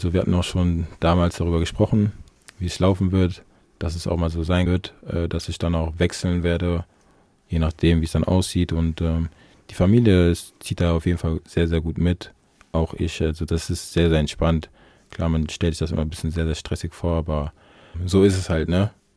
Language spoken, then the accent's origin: German; Aachen, North Rhine-Westphalia, Germany; Ich bin ja in Aachen aufgewachsen.